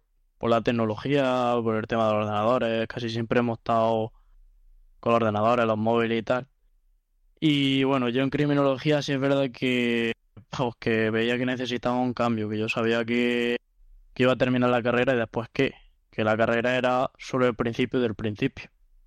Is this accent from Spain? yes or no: yes; Pozo Alcón, Andalusia, Spain; now in Málaga, Spain; yo vivo en Málaga, aunque soy de Pozalcón, Jaén